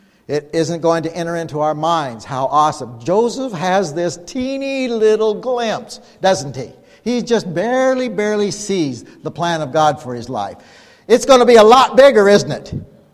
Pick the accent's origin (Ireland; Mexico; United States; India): Ireland; I'm Irish, okay?